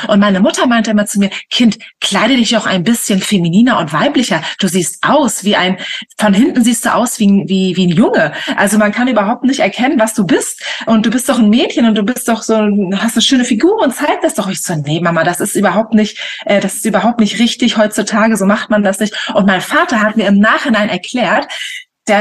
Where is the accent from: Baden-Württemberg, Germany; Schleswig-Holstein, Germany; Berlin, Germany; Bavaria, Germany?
Schleswig-Holstein, Germany; Travemünde; also born or lived in Lübeck; ich bin in Lübeck geboren und ich bin dann in Travemünde aufgewachsen